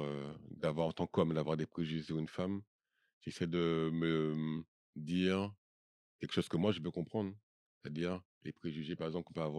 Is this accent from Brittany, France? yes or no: no; Paris, Île-de-France, France; J'ai voyagé, j'ai grandi à Paris